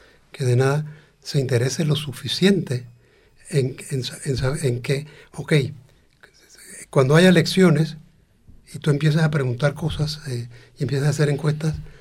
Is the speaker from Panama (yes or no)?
yes; Panama; Pero yo sí me siento muy centroamericano, uh-huh, cuando salgo de Panamá y voy a Costa Rica o voy a Guatemala